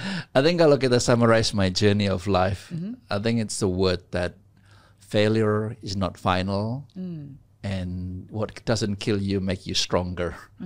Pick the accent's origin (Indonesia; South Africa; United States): Indonesia; Pangkalan Bun, Central Kalimantan; accent: Javanese; now in Sydney, Australia; Tapi I still love my Javanese accent. I still remember my Pangkalan Bun accent, bujur-bujur gitu kan.